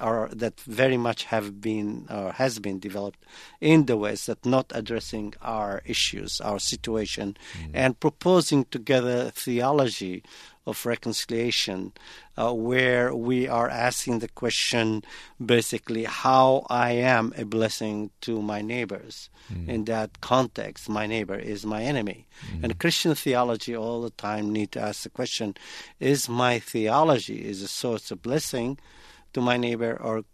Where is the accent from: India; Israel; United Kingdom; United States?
Israel; Lod, Central District; And my parents became refugee in their own hometown, so I grew up post that traumati